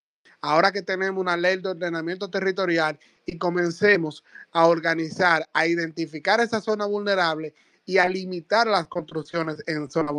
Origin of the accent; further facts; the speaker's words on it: Dominican Republic; lo que nosotros debemos estar preparados como dominicanos